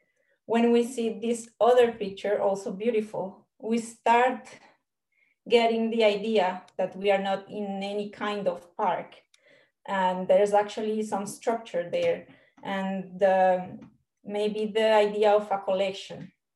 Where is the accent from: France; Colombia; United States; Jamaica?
Colombia; moved away as an adult; also born or lived in Switzerland; now in Cambridge, United Kingdom; I am from Colombia, but I lived for 10 years in Switzerland, where I did my master's and my PhD. And then just after I finished my PhD, there was this opportunity to work in Cambridge, and I moved to Cambridge, and that was 3 years ago.